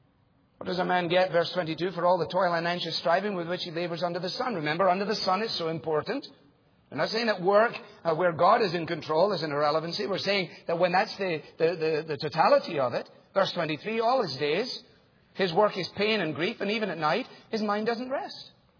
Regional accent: Glasgow, Scotland, United Kingdom; growing up in Glasgow, which is the center of the Western world's center of heart attacks and the center of alcoholism in Western Europe.

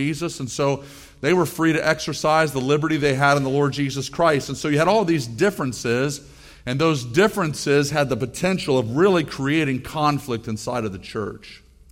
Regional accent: Florida, United States; I grew up in South Florida, and it wasn't until I was an adult, even maybe after I was married, that I even had heard about any kind of a situation where women were not supposed to or allowed to wear pants.

